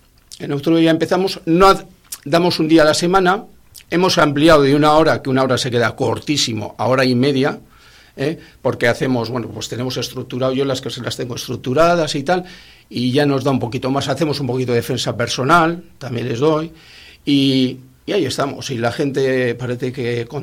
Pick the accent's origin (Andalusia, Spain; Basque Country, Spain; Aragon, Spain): Basque Country, Spain; Bilbao; now in Laredo, Spain; Soy de Bilbao, somos de Bilbao, y nos estamos instalando ya aquí. Ya estamos empadronados.